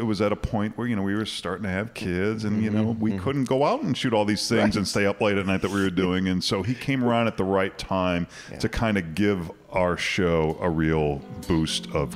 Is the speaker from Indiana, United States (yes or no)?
no; Boston, Massachusetts, United States; my thing is the Revolutionary War period, because I grew up in Boston. So it was all around me.